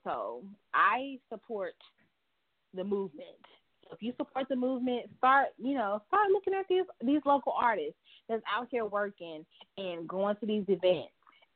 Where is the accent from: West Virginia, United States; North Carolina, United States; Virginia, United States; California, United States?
North Carolina, United States; Charlotte; I'm from Charlotte, North Carolina.